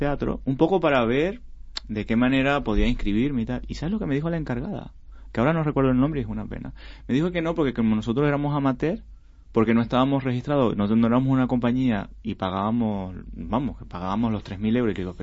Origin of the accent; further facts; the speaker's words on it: Venezuela; now in Spain; yo que soy venezolano y vengo de Latinoamérica y he recorrido y he trabajado en varias ciudades